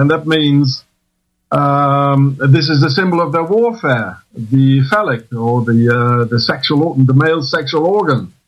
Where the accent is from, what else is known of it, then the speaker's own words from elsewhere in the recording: South Africa; I'm 50 years old. I'm a South African. I'm a white South African and a veteran of a couple of wars in South Africa.